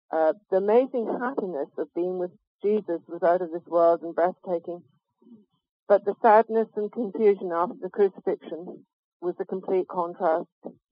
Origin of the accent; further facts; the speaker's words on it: Scotland, United Kingdom; moved away as an adult; also born or lived in Bangalore, India / Hong Kong; I was born in Bangalore in southern India, and when I was nearly three, my family returned to Scotland, where I spent my teenage years.